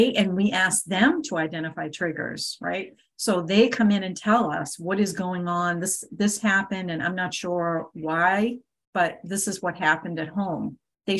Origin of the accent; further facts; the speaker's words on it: Massachusetts, United States; I come from Massachusetts. It's a different culture.